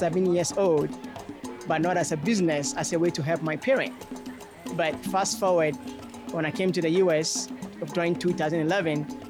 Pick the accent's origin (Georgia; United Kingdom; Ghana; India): Ghana; now in Texas, United States